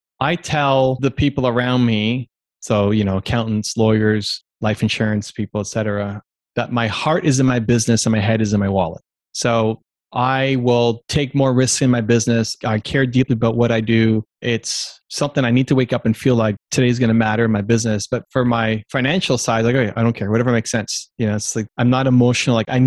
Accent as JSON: {"language": "English", "country": "Canada", "said": "I'm Canadian"}